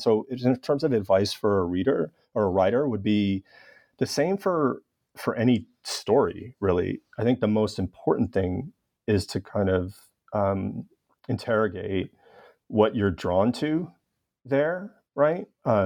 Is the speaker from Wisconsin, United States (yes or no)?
no; Los Angeles, California, United States; the Rodney King beating in my hometown of Los Angeles.